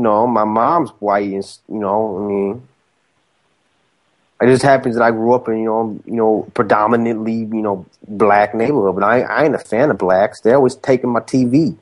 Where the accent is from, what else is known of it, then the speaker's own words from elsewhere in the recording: Tallahassee, Florida, United States; I'm from Tallahassee.